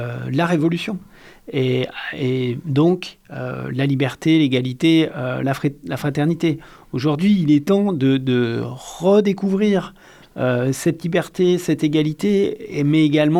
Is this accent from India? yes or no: yes; India; Nous aussi, chez nous en Inde, nous luttons